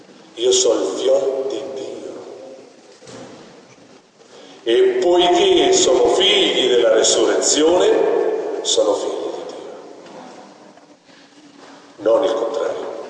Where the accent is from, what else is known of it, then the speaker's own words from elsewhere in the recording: Brugnetto, Marche, Italy; a Brugnetto, il mio paese, io sono